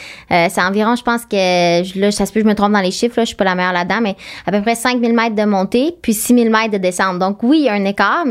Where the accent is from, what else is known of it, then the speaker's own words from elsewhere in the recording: Quebec, Canada; j'ai grandi au Québec